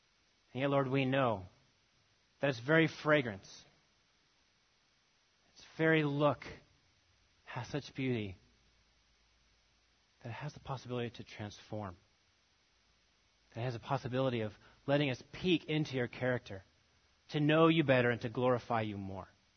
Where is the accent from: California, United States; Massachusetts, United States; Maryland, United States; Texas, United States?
California, United States; people would find out we're from California